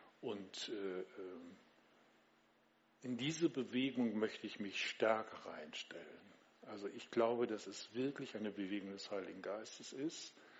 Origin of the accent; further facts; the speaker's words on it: Lower Saxony, Germany; Also gelebt habe ich, aufgewachsen bin ich in der Nähe von Bückeburg, das liegt in Niedersachsen, gar nicht so weit hier. Also Schaumburger Land, dann habe ich studiert in Hamburg, Theologie